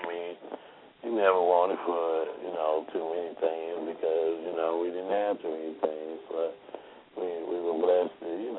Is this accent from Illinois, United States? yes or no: no; St. Louis, Missouri, United States; in my hometown, St. Louis, Missouri.